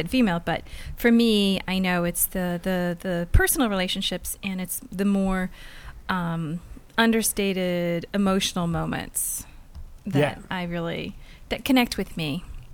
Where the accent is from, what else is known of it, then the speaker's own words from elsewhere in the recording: Boston, Massachusetts, United States; I grew up in Boston.